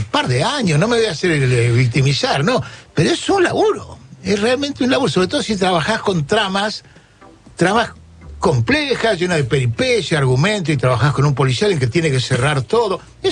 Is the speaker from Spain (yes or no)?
no; Buenos Aires Province, Argentina; Somos muchos bonaerenses, que no es el interior, es otra cosa, ni tampoco es el conurbano.